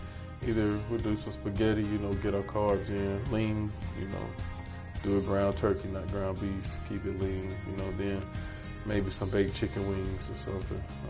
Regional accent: Conyers, Georgia, United States; I'm from Conyers, went to Clemson, then right here in Flowery Branch.

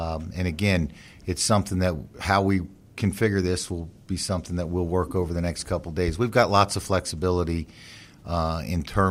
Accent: Florida, United States; now in Atlanta, United States; I look at rosters because I'm from Florida, and I look at the hometown, how many guys are from the state of Florida.

